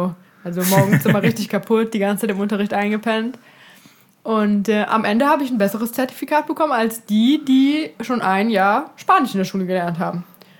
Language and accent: German; France; eigentlich bin ich Franzose.